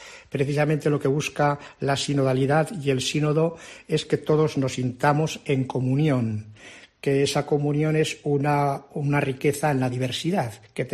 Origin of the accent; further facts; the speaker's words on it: Soria, Castile and León, Spain; el Duero, que nace en mi tierra, en Soria, en el Urbión.